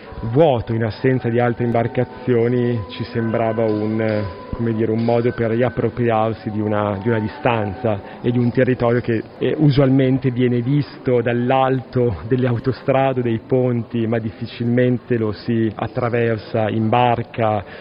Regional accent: Parma, Emilia-Romagna, Italy; io sono di Parma originario, per cui anche per me il Po è un territorio conosciuto.

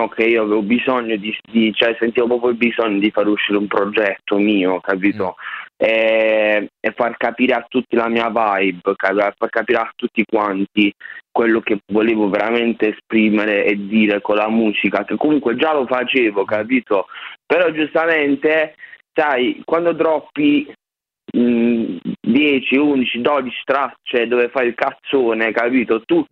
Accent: Bari, Apulia, Italy; sono nato e cresciuto a Bari

